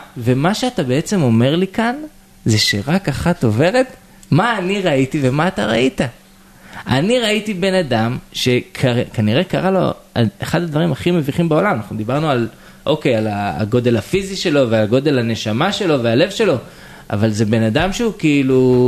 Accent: Jerusalem, Jerusalem District, Israel; שגם אני ירושלמי

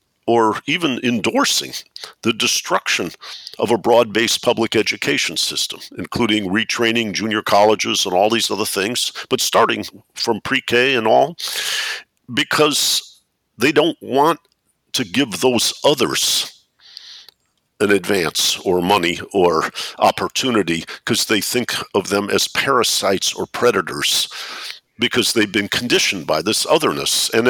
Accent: Detroit, Michigan, United States; I've done even research myself growing up in Detroit

